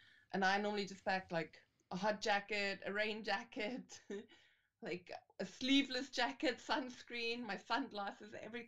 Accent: South Africa; So I guess as a South African, I was a bit disappointed

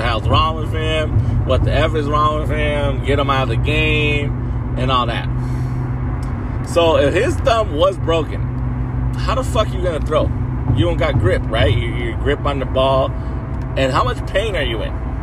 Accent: California, United States; He's from California, though. I'm from California, so I'm on California.

